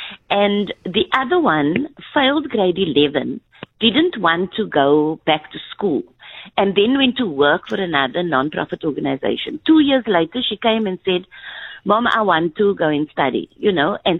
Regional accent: Cape Town, Western Cape, South Africa; I grew up on the Cape Flats with 5 of us in 1 small bedroom.

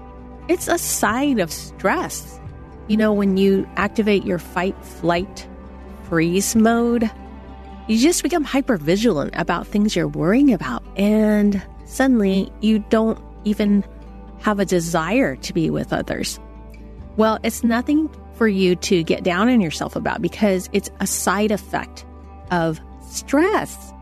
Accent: United States; I'm Chinese American, and I get a chance to invite you to celebrate the new year twice

